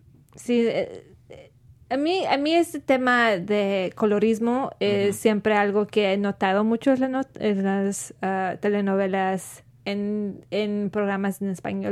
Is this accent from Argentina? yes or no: no; Mexico; Y nosotros siendo mexicanos sabemos que la gente somos de diferentes